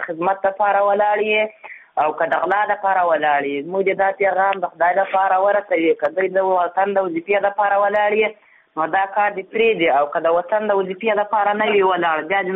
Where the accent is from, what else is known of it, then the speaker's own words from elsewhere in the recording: Ghazni, Afghanistan; زه د غزني ولایت، … د غزني ولایت یم.